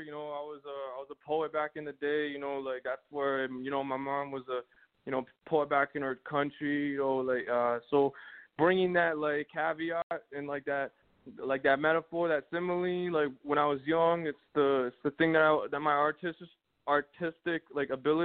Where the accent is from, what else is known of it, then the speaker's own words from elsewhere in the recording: Toronto, Ontario, Canada; also born or lived in Buffalo, United States; I'm also from Toronto. I lived in Buffalo.